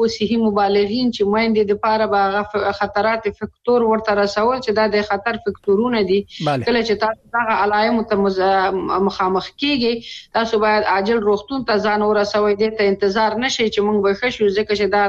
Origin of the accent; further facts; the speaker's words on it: Kapisa, Afghanistan; زه د کاپیسا ولایت یم چې زمونږ ولسوالي علسی نومیږي چې ډېر غرییزه ولسوالي ده.